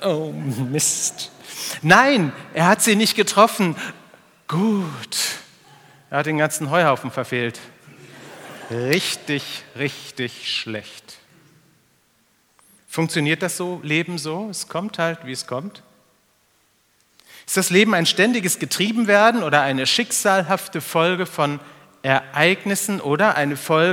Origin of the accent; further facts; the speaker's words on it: North Rhine-Westphalia, Germany; Ich komme hier aus dem Ruhrgebiet.